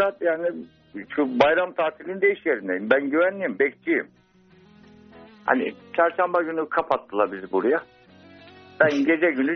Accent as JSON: {"language": "Turkish", "region": "Samsun", "country": "Turkey", "said": "Yok, Samsunluyum ben."}